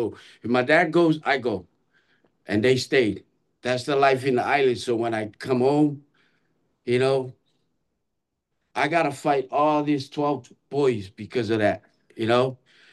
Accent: Hawaii, United States; moved away; I grew up, born and raised in Hawaii. Came here for a better education, but I ended up gangbanging.

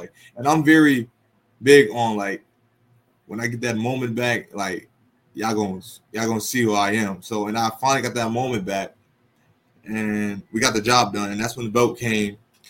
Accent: Rochester, New York, United States; Oh, growing in Rochester, you know, just like every city, you know, you go through things, you know.

